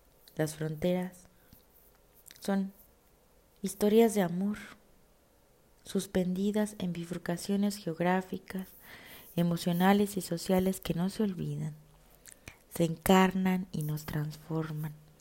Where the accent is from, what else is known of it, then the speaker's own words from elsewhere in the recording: Mexico; Como mexicana, los colores importan. Recuerdan a comida, a casa, a familia.